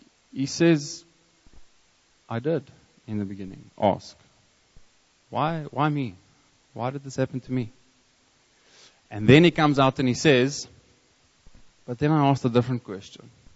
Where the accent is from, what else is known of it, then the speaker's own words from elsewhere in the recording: South Africa; again, being South African, I walk past all these DVDs